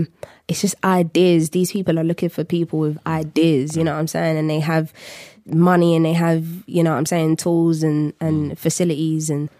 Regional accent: London, United Kingdom; So I would have just thought because I'm a Londoner

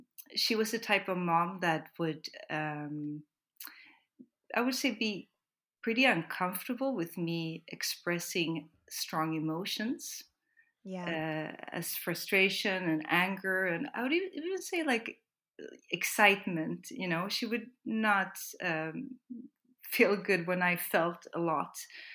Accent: Sweden; So I'm actually Swedish. I grew up in Sweden. My mother is Swedish and my dad is from the US.

